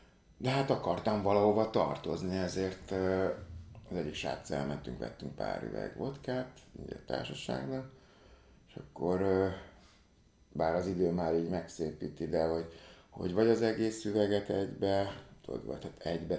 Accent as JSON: {"language": "Hungarian", "region": "Budapest", "country": "Hungary", "tie": "born or raised there", "said": "Azt gondolom, hogy elég jó környéken nőttem föl, Újlipótváros"}